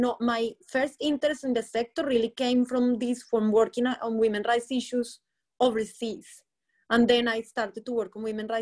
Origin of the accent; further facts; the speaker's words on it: Colombia; English is a second language; now in United Kingdom; I'm a migrant from Colombia.